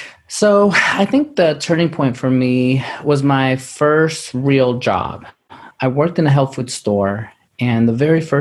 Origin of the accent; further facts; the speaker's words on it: New York City, New York, United States; I grew up in New York City, and my mom had me at age 16.